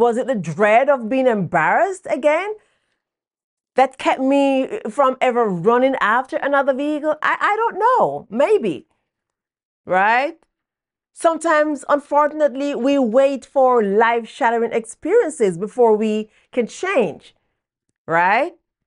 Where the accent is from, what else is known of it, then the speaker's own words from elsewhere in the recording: Jamaica; growing up in Jamaica as a kid, there were a lot of times we had to go through that weren't what we wanted as children